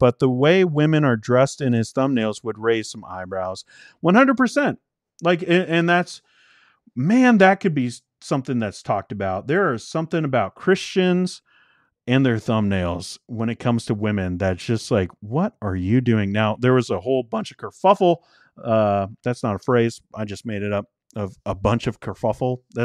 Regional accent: United Kingdom; I was brought up in the Open Brethren in the UK.

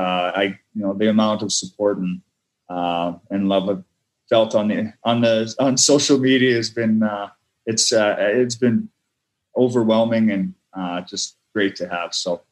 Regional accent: Beggarville, United States; also born or lived in St. Paul; So I was born in St. Paul, and I lived there till I think I was 7 when my family moved to Beggarville.

